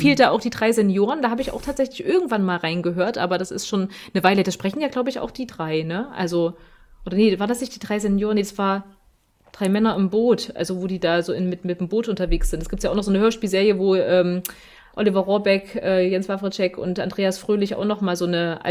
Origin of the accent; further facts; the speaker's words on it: Mühlhausen, Thuringia, Germany; ich komme ja nun aus Mühlhausen.